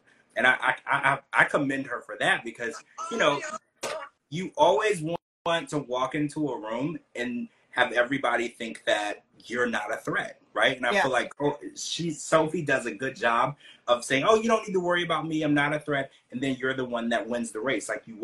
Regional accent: Louisiana, United States; I was raised down in Louisiana in the South, right?

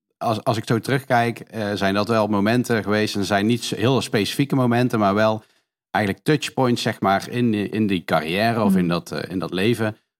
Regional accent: Duizel, North Brabant, Netherlands; Ik ben opgegroeid in Duizel, net iets naast Eersel, een beetje richting België, een heel klein dorpje. 2000 inwoners of zo.

